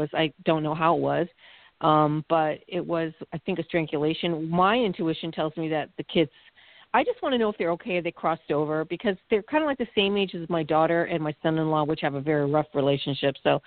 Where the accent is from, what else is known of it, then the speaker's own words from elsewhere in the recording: Spokane, Washington, United States; I'm from Washington State, Spokane.